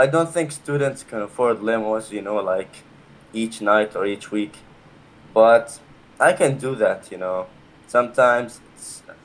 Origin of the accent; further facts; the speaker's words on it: Dubai, United Arab Emirates; English is a second language; New Orleans, you know, I'm a guy from Dubai. I'm not rich, but compared to American people, you can say that I'm rich. But in my country, I'm pretty much normal.